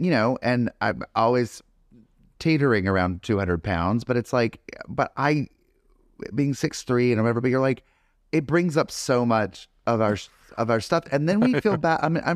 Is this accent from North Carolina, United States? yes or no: yes; North Carolina, United States; because growing up in North Carolina, we never really had black and white cookie.